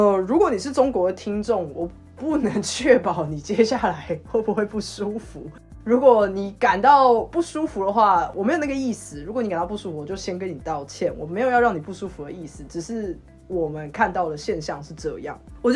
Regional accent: Taiwan; 身为台湾人的立场，因为很多历史政治的因素

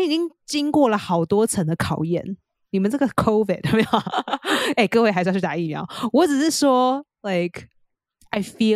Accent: Nantou, Taiwan; 我们家是南投来的。

